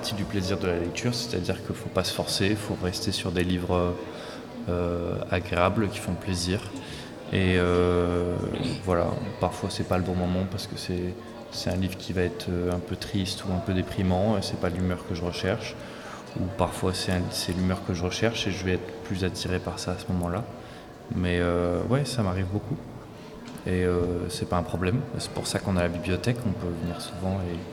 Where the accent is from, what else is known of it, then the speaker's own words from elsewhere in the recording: Bourgogne-Franche-Comté, France; now in Lille, France; Je viens de Bourgogne, j'ai déménagé à Lille il n'y a pas longtemps. Et j'habite dans le quartier à Moulins